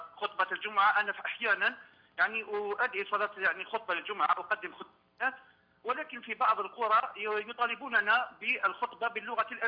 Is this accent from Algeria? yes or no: yes; Algeria; يعني هكذا عندنا في الجزائر معروفين أولياء الصالحين